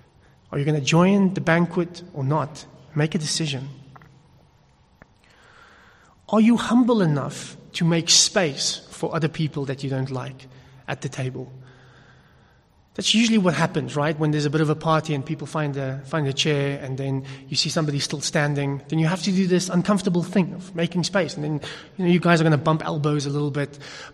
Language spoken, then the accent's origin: English; KwaZulu-Natal, South Africa; I grew up in Natal, and there was some genuine prejudice.